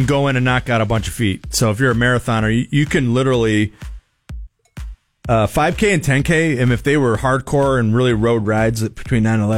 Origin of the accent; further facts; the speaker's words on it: Illinois, United States; So, and we're from Northern Lake County, so